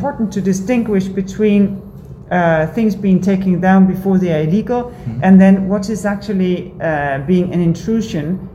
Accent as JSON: {"language": "English", "country": "Denmark", "tie": "born or raised there", "second_language": "English", "said": "For instance, in my home country, Denmark, we have a quite robust public debate."}